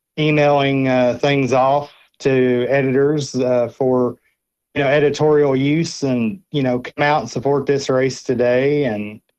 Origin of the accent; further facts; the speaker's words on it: Kentucky, United States; Growing up in Western Kentucky